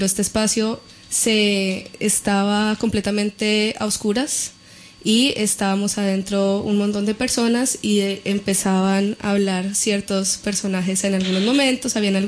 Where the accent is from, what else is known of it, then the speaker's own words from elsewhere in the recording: Colombia; Yo soy colombiana